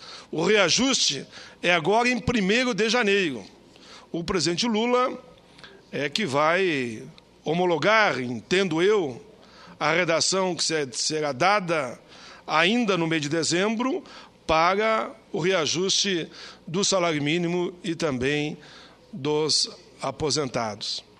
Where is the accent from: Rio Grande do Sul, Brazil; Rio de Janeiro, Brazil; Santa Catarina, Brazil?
Rio Grande do Sul, Brazil; que resultou lá no meu estado, na vitória do ex-ministro Tarso Genro para governador, quebrando um tabu. É a primeira vez que no estado do Rio Grande do Sul um governador ganha no primeiro turno.